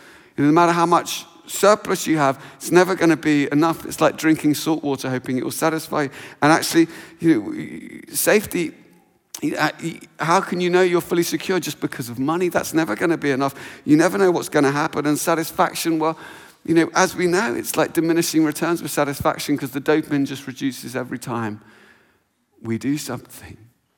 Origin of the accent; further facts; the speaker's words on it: Luton, East of England, United Kingdom; also born or lived in Cambridge; So where I grew up in Luton, that was cars.